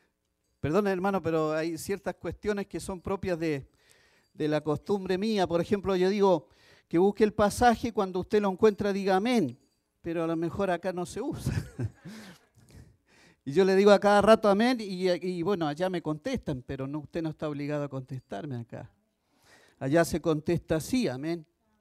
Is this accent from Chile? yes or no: yes; Chile; Fíjese, en mi país, en Chile, yo recuerdo hace años atrás